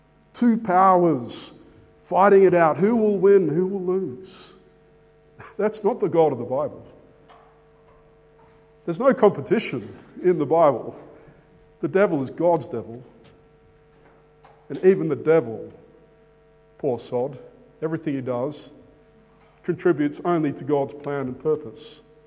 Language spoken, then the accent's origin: English; Australia; I did not choose or decide to be an Australian born in this nation. The fact that English is my mother tongue and not Russian or Zulu is completely out of my hands.